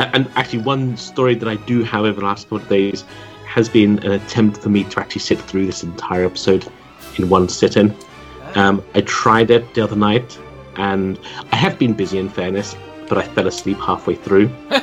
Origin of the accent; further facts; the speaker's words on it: London, United Kingdom; from London.